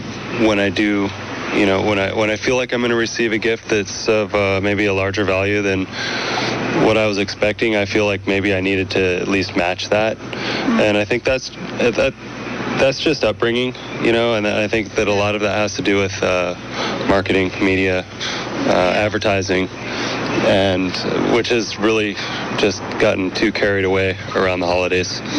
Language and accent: English; Santa Cruz, California, United States; from Santa Cruz.